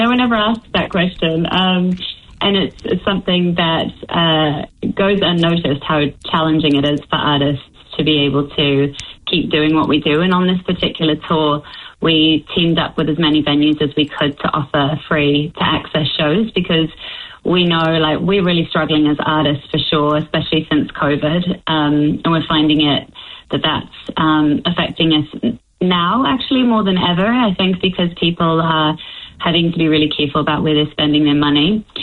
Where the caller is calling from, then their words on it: Paekakariki, Wellington, New Zealand; From Paikakariki, actually, in Wellington, just up in the Kapiti Coast.